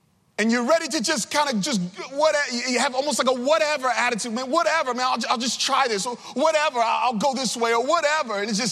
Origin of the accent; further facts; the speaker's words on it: Brooklyn, New York, United States; I'm from New York City. I'm from Brooklyn, man. Boogie down, Bronx.